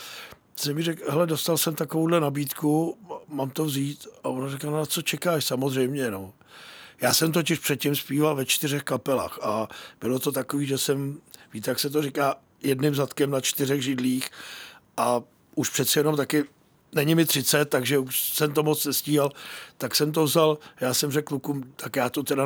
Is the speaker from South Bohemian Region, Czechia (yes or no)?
no; Plzeň, Plzeň Region, Czechia; s klukama se znám vlastně celý život, protože jsme všichni Plzeňáci, takže se známe